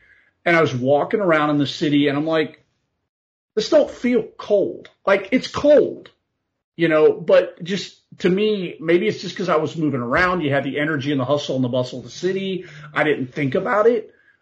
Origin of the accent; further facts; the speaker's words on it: Florida, United States; moved away as an adult; also born or lived in Tennessee / New York; I grew up in Florida, and while we're on this subject, and you know, I moved away when I was like 19. I moved to Tennessee for a year.